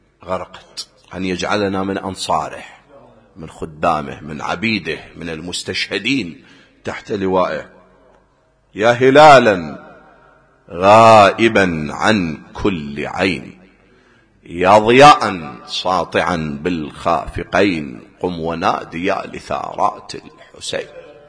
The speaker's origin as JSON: {"language": "Arabic", "country": "Iraq", "said": "على سبيل المثال عندنا في العراق"}